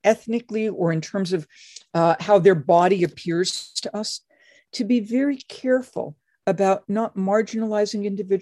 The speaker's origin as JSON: {"language": "English", "region": "Massachusetts", "country": "United States", "said": "When I was a kid, I'm from Massachusetts."}